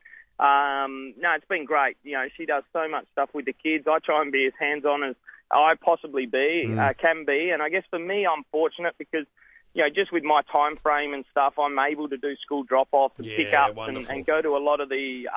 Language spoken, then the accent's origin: English; Adelaide, South Australia, Australia; growing up in Adelaide, it's AFL or it's nothing, you know.